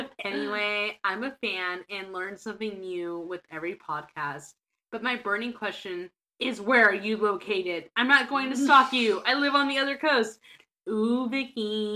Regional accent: Berkeley, California, United States; I was born and raised in Berkeley

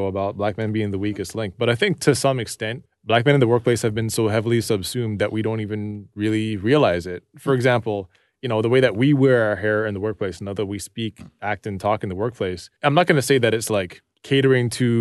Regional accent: Rexdale, Ontario, Canada; Listen, I grew up in Rexdale

